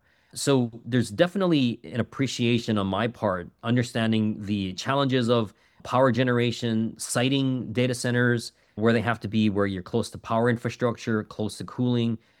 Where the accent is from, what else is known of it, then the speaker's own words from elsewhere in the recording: Hawaii, United States; I'm from Hawaii originally, and in Hawaii, we have islands